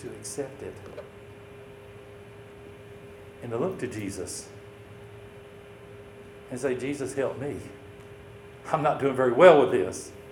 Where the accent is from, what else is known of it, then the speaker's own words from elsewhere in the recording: Louisiana, United States; I guess this is a carryover from growing up in Louisiana, keep it between the ditches.